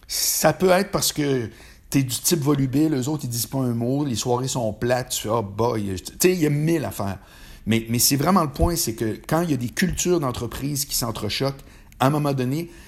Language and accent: French; Quebec City, Quebec, Canada; now in Montreal, Canada; quand j'ai quitté Québec pour aller à Montréal.